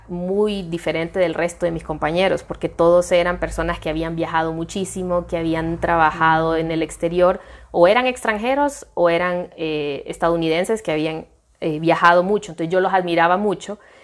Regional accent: Honduras; born there; yo pude haber nacido en cualquier parte del mundo, pero si nací en Honduras

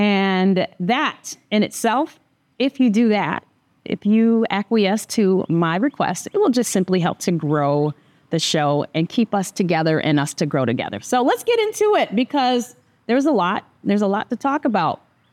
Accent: United States; I'm just like you. I'm an American who loves this country and wants to be grateful for this exceptional place, this United States of America.

